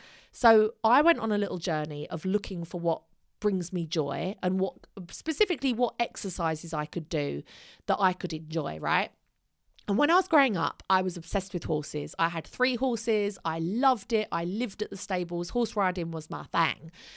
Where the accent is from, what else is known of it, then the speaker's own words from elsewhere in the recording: East of England, United Kingdom; I grew up in Essex where all of my friends were getting married at a certain age and having children at a certain age.